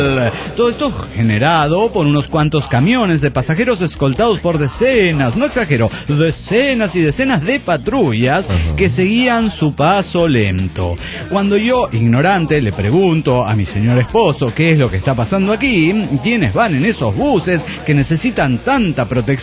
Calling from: Buenos Aires, Argentina; de Buenos Aires, Argentina.

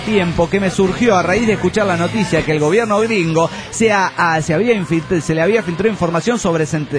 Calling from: Patagonia, Argentina; de la Patagonia Argentina.

